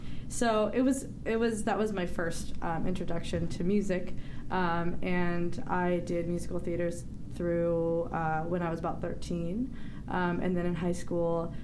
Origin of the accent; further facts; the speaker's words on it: Vacaville, California, United States; I grew up in Vacaville, California, about 45 minutes south of Sacramento.